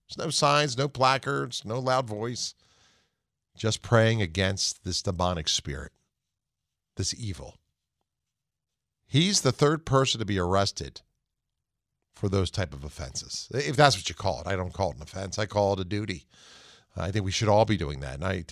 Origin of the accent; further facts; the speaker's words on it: United States; As an American man, I am so glad I'm American, so glad that we have freedom.